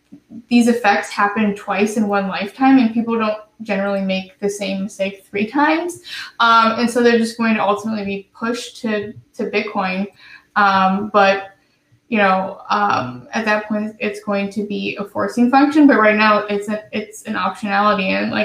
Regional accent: Midwest, United States; I'm from the Midwest, and, you know, obviously the whole financial crisis hit the Midwest really hard.

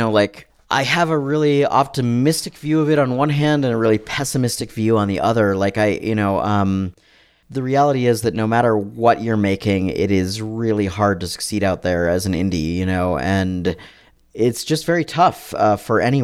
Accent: Colorado, United States; also born or lived in California; now in Portland, United States; I grew up in Colorado, where it's sunny most of the time, and in the winter it snows and then gets on with things.

